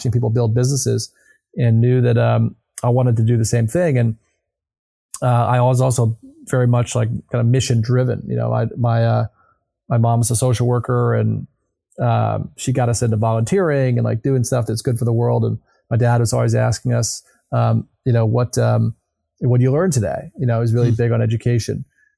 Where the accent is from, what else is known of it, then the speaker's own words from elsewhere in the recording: North Carolina, United States; I grew up in North Carolina, you know, in kind of the, you know, very near Pinehurst.